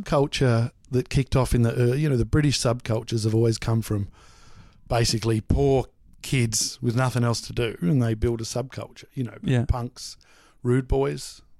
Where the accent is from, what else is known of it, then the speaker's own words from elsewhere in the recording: Moorabbin, Victoria, Australia; No, Moorabbin.